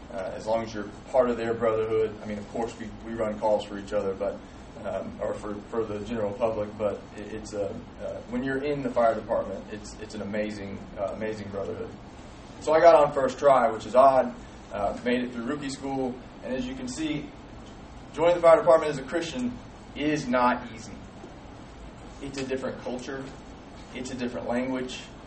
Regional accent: Georgia, United States; If you can't really understand me, it's because I'm from South Georgia.

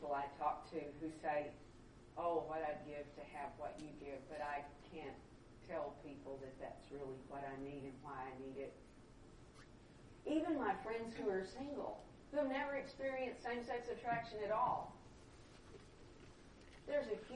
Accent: Texas, United States

